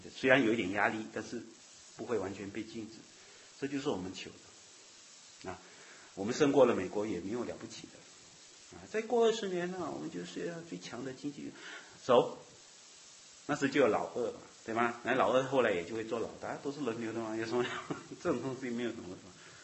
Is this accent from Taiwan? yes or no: no; Malaysia; 我是马来西亚人